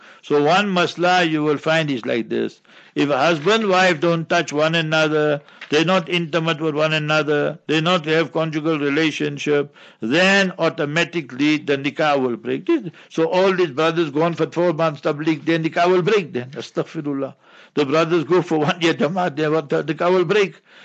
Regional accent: South Africa; you see, we South Africans, we came here to from India, our forefathers.

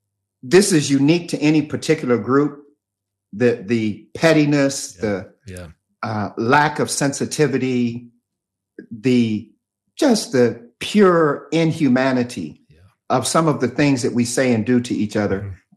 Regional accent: United States; Growing up in America and ultimately going to prison for choices that I made

